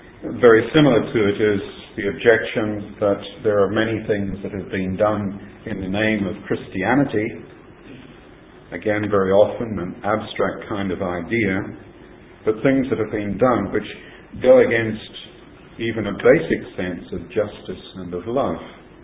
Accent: Tasmania, Australia; I grew up in Tasmania, in Australia.

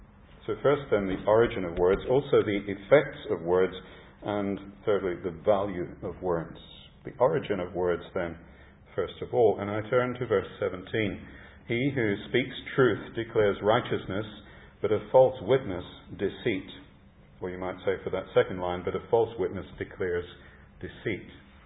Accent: Tasmania, Australia; I had the privilege of growing up in Tasmania, and there are Tasmanian highlands

